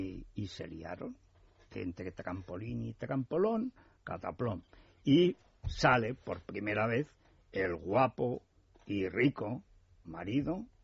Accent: Teruel, Aragon, Spain; Yo como soy de Teruel, vi que había una mancha

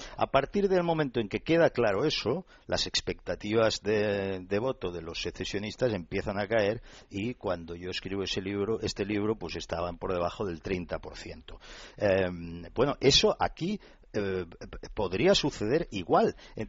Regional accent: Catalonia, Spain; son mis compatriotas y que como yo, pues somos muchos los catalanes que queremos seguir siendo españoles

